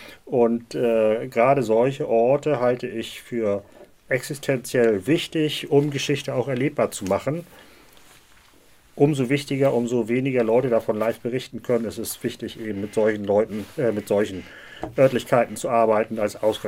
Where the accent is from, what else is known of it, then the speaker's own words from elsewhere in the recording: Deutsch Evern, Lower Saxony, Germany; Ich bin in Deutsch-Evern groß geworden, kenne den Thiemühleberg natürlich aus meiner Kindheit.